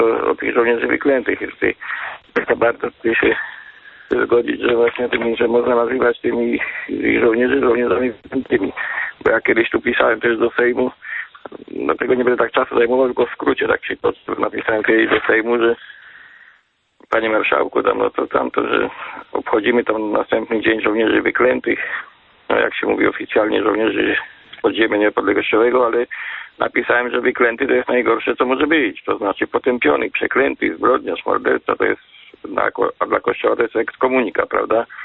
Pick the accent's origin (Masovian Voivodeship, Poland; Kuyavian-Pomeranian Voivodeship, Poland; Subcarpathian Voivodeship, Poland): Masovian Voivodeship, Poland; Ciechanów; jestem z Ciechanowa